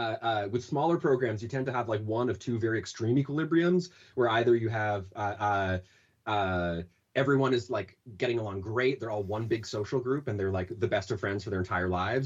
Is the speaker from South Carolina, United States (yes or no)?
no; Boston, Massachusetts, United States; Well, I'm from Boston.